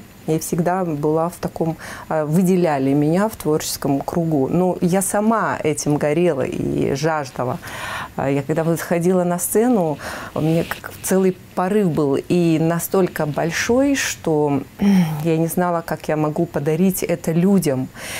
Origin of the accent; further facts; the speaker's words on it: Moldova; С детства я родилась в Молдавии, и единственные мои друзья – это была природа.